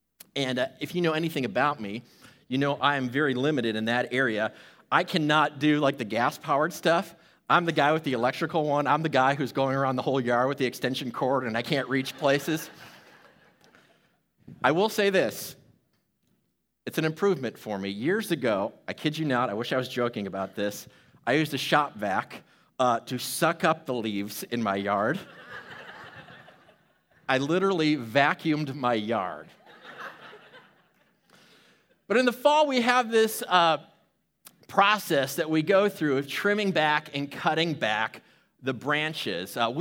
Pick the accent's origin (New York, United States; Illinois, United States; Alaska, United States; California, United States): Illinois, United States; Chicago; I grew up in Chicago, and in Chicago, they say they have two seasons.